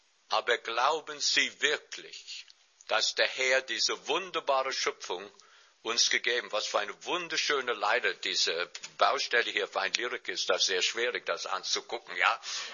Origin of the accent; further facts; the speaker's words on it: New York, United States; German is a second language; Ich komme aus New York.